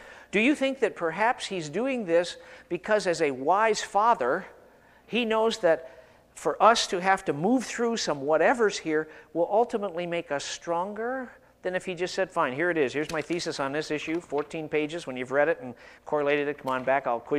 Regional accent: Midwest, United States; now in California, United States; I mean, when I came from the Midwest, we used to have bulletins

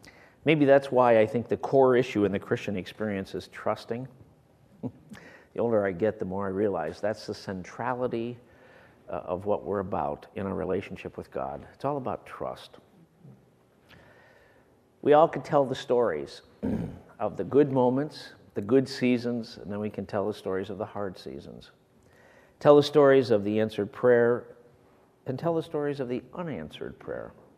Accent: Michigan, United States; And back when I was growing up in Michigan, if my dad needed to relax, we had two gentlemen in our church who had airplanes

